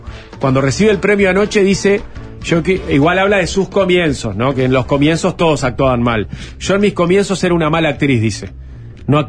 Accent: Uruguay; que me dijeron que en el Eternauta interpreté un porteño muy bueno como si lo fuera, siendo uruguayo.

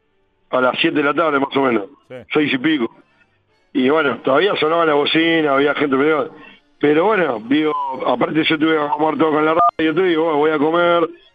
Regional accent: Argentina; Soy argentino hasta el ojete, ¿eh? Pero no mezclo fútbol con patria, nada que ver.

